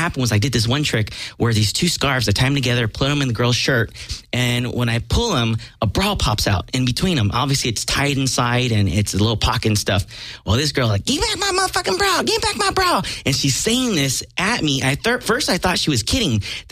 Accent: Watts, California, United States; because I grew up in Watts.

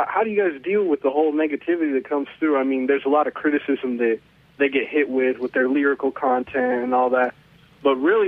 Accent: Hesperia, California, United States; I actually come from a rinky-dink little town called Hesperia, right up the pass.

